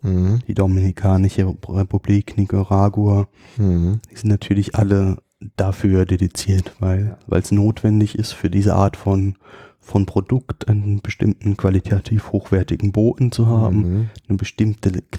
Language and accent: German; Rhineland-Palatinate, Germany; Also ich komme ja eigentlich aus der Südpfalz und dort wurde in meiner Jugend auch noch relativ viel Tabak angebaut.